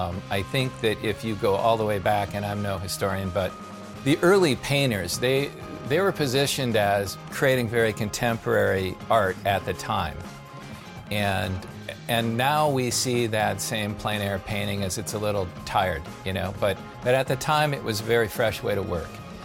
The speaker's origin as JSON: {"language": "English", "region": "Minnesota", "country": "United States", "tie": "born or raised there", "said": "I moved to California in 1993. I grew up in a small town in Southern Minnesota where they make Spam."}